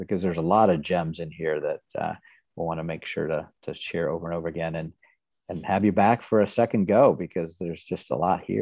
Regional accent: Nebraska, United States; also born or lived in Houston, Texas; So I grew up in Nebraska for the most part. I lived in Houston, Texas for 1 year when I was 4. That's like my earliest memory was Houston, Texas. But that didn't last long. Grew up in Nebraska.

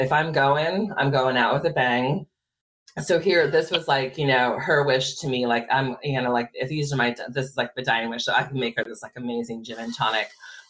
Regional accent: California, United States; we grew up on … being Bay Area girl and all that kind of stuff.

